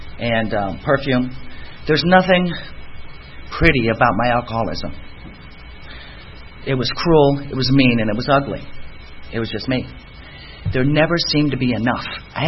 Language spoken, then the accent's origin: English; Cleveland, Ohio, United States; born there; I was born in Cleveland, Ohio, Polish Catholic. I can pretty much stop there.